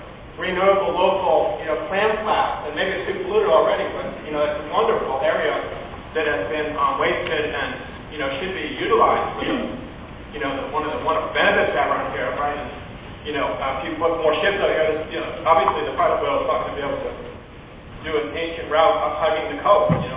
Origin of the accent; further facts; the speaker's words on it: Bucksport, United States; I'm from Bucksport.